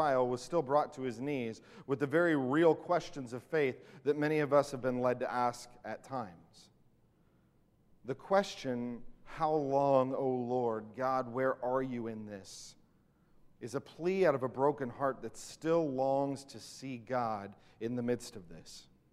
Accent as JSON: {"language": "English", "town": "Santa Clarita", "region": "California", "country": "United States", "tie": "born or raised there", "said": "Now, growing up in Santa Clarita, as you can imagine, I knew almost nothing about sheep. We just didn't have them there."}